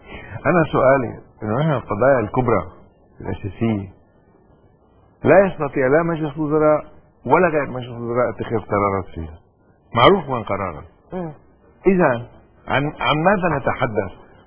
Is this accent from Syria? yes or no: no; Lebanon; مع انه انا لبناني وشغلتي في هذا الموضوع